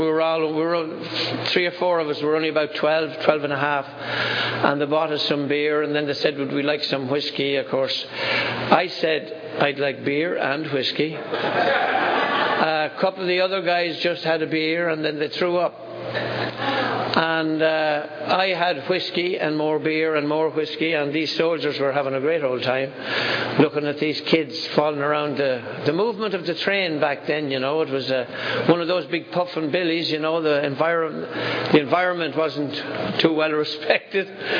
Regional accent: Ireland; growing up in Ireland, into the 60s, it was rock and roll and devil music and all that good stuff

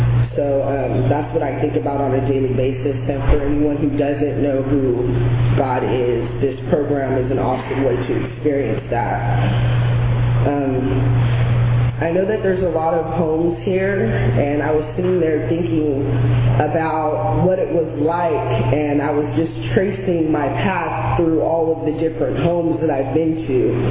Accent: Chowchilla, California, United States; I was born and raised in Chowchilla, California. Not the prison, the town. It was a pretty normal life. I grew up on an almond ranch.

